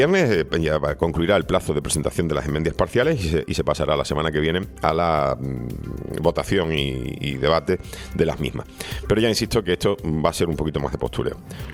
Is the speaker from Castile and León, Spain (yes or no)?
no; Seville, Andalusia, Spain; la polémica en mi pueblo natal, en Sevilla, es tremenda